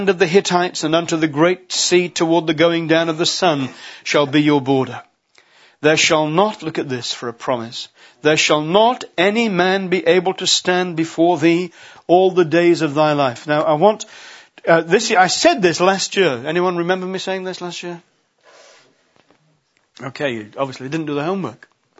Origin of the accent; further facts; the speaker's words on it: West Midlands, United Kingdom; we do have English as our first, well, a kind of English as our first language. But we come from North Staffordshire, and when we were children, they still fairly regularly used thee and thou.